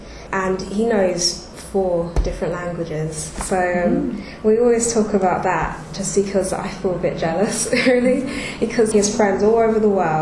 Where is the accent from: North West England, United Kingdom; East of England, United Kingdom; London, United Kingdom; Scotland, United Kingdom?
London, United Kingdom; born there; Well, I was kind of born in southeast London, but I was in a part where there wasn't a great mix of people, so I never really heard like loads of other languages.